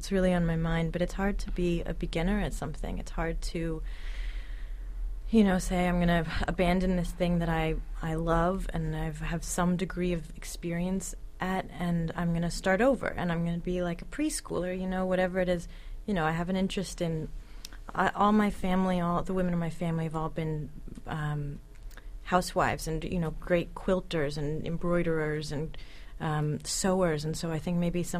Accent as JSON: {"language": "English", "region": "the West", "country": "United States", "tie": "born or raised there", "said": "I grew up in the West. I grew up in the sort of land of promise and opportunity."}